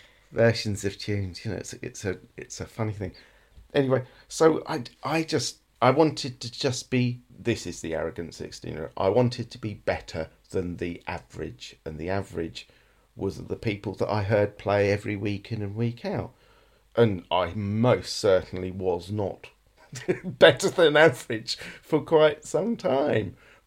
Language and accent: English; Harrow, London, United Kingdom; I'm from Harrow, northwest London. Anything could sound more exotic than that, you know.